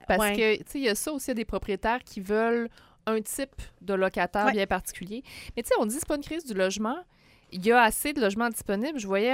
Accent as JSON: {"language": "French", "town": "Quebec City", "region": "Quebec", "country": "Canada", "tie": "born or raised there", "said": "moi, je viens de Saint-Roch. Je suis né là."}